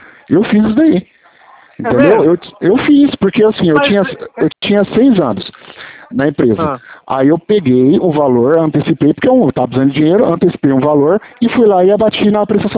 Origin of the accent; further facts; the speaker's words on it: São Paulo, Brazil; Eu sou de São Paulo, interior.